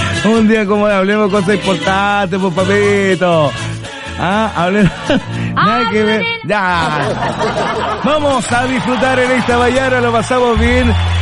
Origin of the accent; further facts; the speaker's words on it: Chile; Que se note que somos chilenos de corazón.